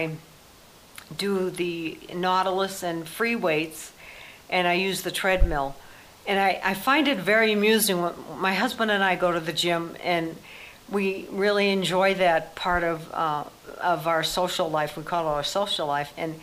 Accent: Holliston, Massachusetts, United States; I have a little route that I do in my hometown of Holliston, Massachusetts.

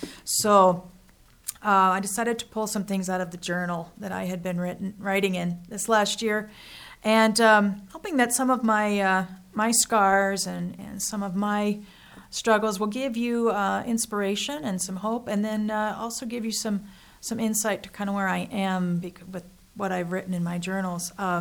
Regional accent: Lakewood, United States; Moving back to the house that I grew up in Lakewood, brought up a lot of family issues

